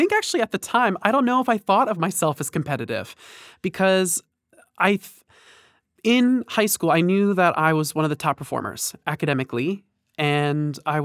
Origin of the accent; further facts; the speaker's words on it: New Jersey, United States; Well, I'm from New Jersey, so I was mostly looking for schools that were going to be in the area, closer to my two brothers and my parents.